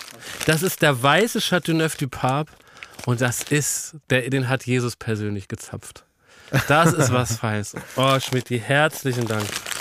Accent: Berlin, Germany; Und 86 ist auch mein Geburtsjahr.

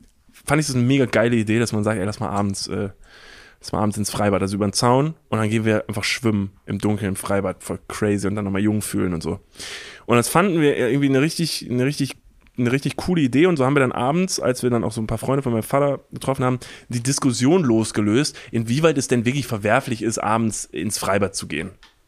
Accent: Kevelaer, North Rhine-Westphalia, Germany; Wir waren ja letztens nochmal in Kevlar zusammen, in meinem Heimatort.

